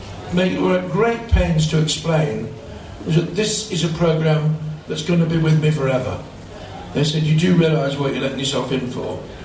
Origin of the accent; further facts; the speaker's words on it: Rochdale, North West England, United Kingdom; Passing over the fact, I come from Rochdale